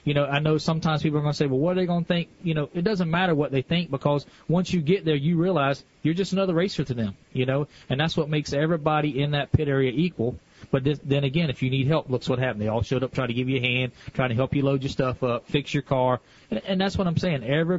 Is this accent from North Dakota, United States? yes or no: no; Gainesville, Florida, United States; also born or lived in Archer; I grew up in Archer for a little while, and I was actually born in Gainesville and raised up there.